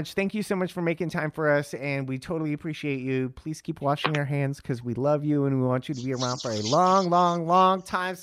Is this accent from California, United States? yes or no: no; Mount Morris, Michigan, United States; Hey, that's my hometown.